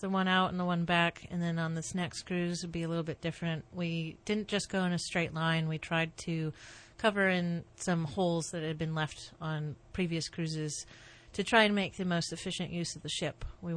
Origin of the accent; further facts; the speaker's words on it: New England, United States; I'm from New England, and I missed most of the snowstorms back home